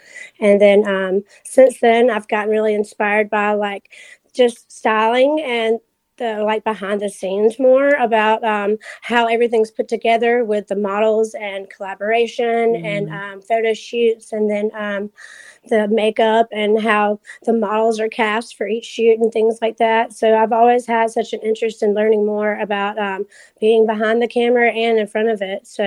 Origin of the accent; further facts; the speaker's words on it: Georgia, United States; Well, I grew up in South Georgia, so there wasn't a lot of like heavy fashion or anything.